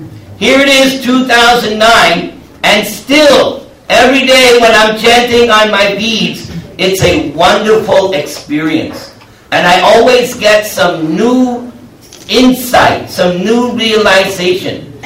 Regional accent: New York, United States; I'm from New York. Forget about it. Right? And I come from the same background as you.

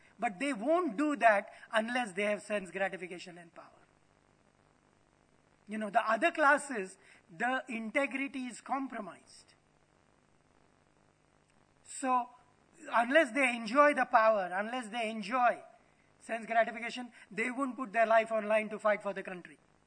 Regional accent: India; born there; I remember I was born in India

